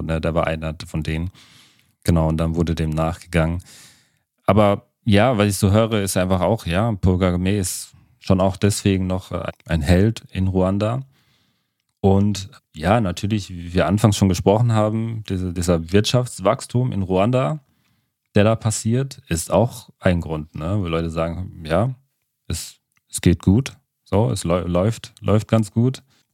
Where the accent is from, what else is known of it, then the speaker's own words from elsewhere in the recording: Cameroon; Mein Heimatland Kamerun kann davon ein Lied singen.